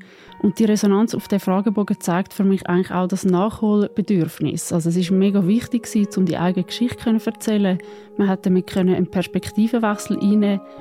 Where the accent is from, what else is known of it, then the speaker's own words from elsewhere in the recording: Switzerland; auch ein verdrängtes Unrecht ist bei uns in der Schweiz